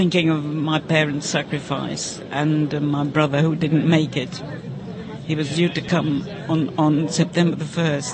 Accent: Prague, Czechia; English is a second language; In Prague.

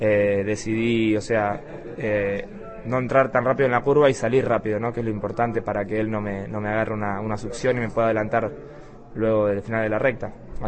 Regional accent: Argentina; soy el único argentino hoy en día en categorías previas a la Fórmula 1.

